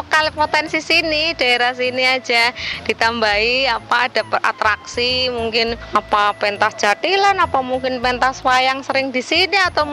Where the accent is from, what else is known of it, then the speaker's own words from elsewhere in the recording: Sewon, Special Region of Yogyakarta, Indonesia; Ini cuma dari sini, dari lokal, jadi perancang Sewon, perancang Glondong ya.